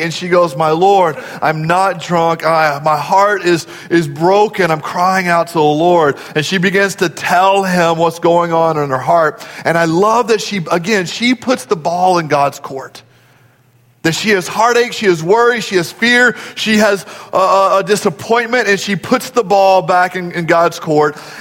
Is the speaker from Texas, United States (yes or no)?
yes; Dallas, Texas, United States; You drive with purpose. We're from Dallas, right? That's what we do. We drive in a hurry.